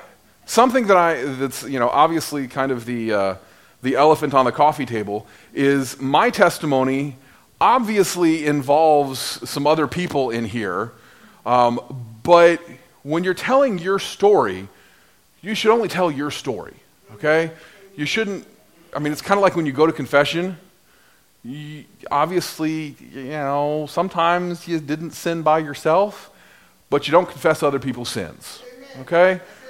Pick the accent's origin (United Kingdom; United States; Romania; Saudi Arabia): Saudi Arabia; my father took a job with an oil company in Saudi Arabia. And for the next roughly 10 years, we lived in the desert in Saudi Arabia. My dad was a high voltage electrician, and I grew up in Saudi Arabia.